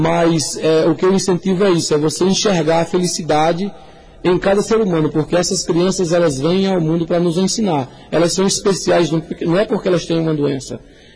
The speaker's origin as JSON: {"language": "Portuguese", "town": "Araripina", "region": "Pernambuco", "country": "Brazil", "said": "a minha terra. Eu me considero filho de Araripina, pela história que nós passamos aqui."}